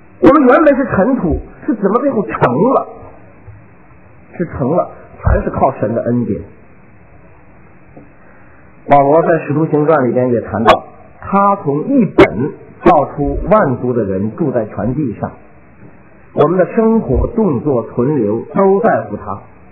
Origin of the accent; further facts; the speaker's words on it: China; 我们中国人